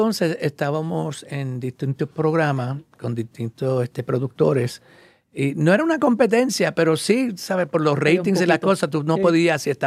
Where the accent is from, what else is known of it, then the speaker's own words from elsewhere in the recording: New York, United States; Entonces, yo siendo nacido y criado en Nueva York, yo crecí de otra manera, ¿no?